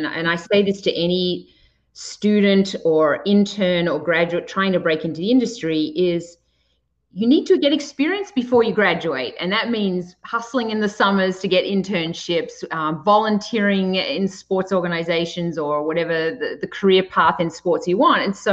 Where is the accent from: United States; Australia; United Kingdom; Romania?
Australia; If you know a little bit about Australia, you will find that we're a sports obsessed country. And so grew up playing sports